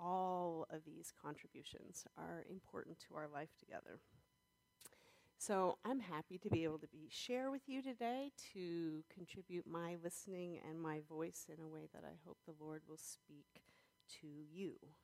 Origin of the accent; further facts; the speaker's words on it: Montana, United States; And growing up in Montana, where their schools were pretty impoverished